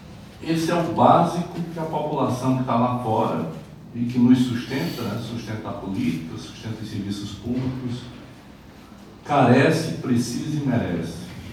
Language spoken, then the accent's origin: Portuguese; Paraíba, Brazil; Eu fico muito feliz como paraibano